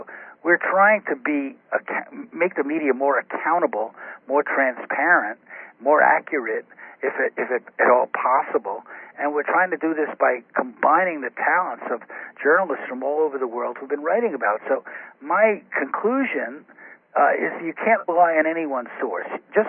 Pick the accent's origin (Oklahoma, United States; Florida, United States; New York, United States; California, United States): New York, United States; Bronx; I grew up in the Bronx. I grew up in a housing project, but it was, mostly all-white community, working-class people.